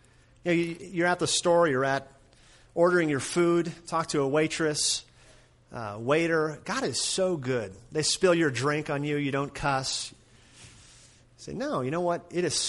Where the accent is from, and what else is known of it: Minnesota, United States; born or raised there